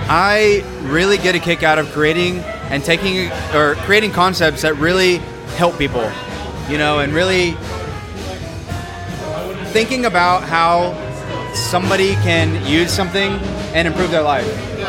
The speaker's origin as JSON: {"language": "English", "region": "Texas", "country": "United States", "tie": "born or raised there", "said": "town, East Texas. Population is 28,000 to 30,000, right? And the type of people that are coming from my hometown are not where I live now, right?"}